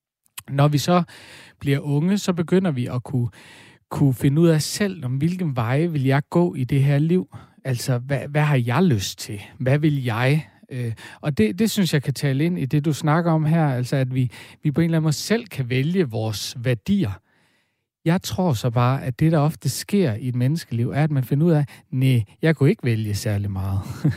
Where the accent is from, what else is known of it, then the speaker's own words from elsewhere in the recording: North Denmark Region, Denmark; det betyder mest at være fra Danmark eller være fra Nordjylland, hvor jeg er vokset op, det er, når jeg ikke er der.